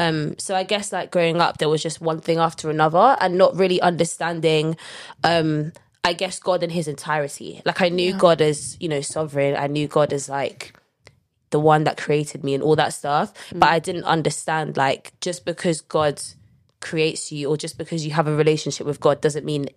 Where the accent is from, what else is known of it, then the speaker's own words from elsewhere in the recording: London, United Kingdom; Growing up, so I grew up in North London, you know, best part of London.